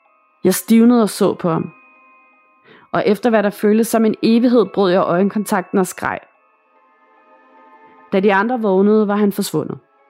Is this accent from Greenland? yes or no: yes; North Greenland, Greenland; da jeg var barn i Nordgrønland, hvor jeg kommer fra. Jeg var nok omkring 10 år gammel på det tidspunkt